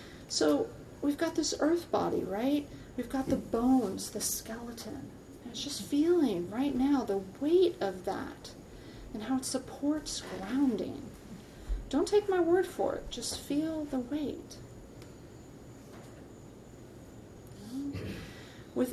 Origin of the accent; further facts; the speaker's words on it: United States; That was me being an American woman tourist.